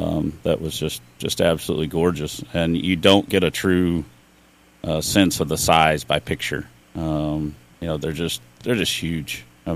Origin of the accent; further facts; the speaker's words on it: Tecumseh, United States; I grew up around Tecumseh, so I know where Bethel is